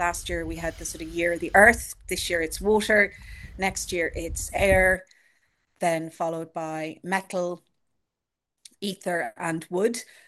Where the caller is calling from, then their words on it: São Paulo, Brazil; I'm beaming in from Brazil, São Paulo. Yes, from the living room of my mate's house.